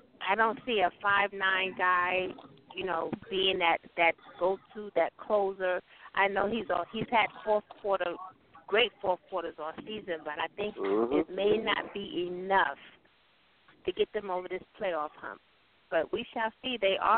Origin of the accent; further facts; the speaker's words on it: New York, United States; I never cheer for Boston. Are you kidding me? But I was praying for him on Sunday. I'm from New York.